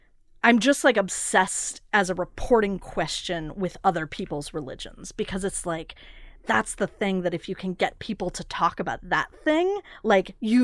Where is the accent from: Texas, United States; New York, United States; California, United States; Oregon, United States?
Oregon, United States; Portland; I grew up in part in Portland, and that newspaper at the time was just incredibly good.